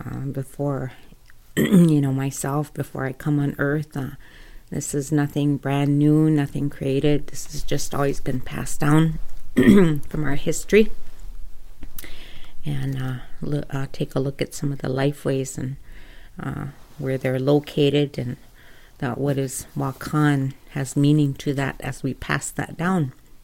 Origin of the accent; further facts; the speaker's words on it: South Dakota, United States; bringing you Dakota language lessons. And I am from the End Village Nakota Band here in southeastern South Dakota.